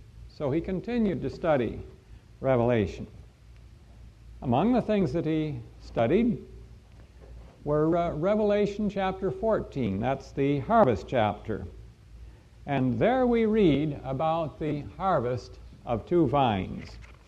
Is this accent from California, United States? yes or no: yes; Los Angeles, California, United States; greetings from my wife, Sister Teresa, and from many brethren in the Los Angeles area. We are from the City of the Angels.